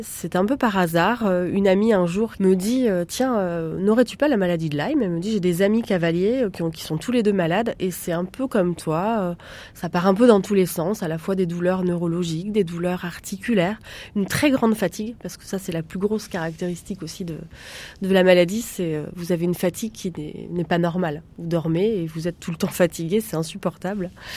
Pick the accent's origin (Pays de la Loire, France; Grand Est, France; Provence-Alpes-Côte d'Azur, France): Pays de la Loire, France; moi je suis originaire aussi du Maine-et-Loire, donc j'ai envie de reproduire l'événement sur Angers.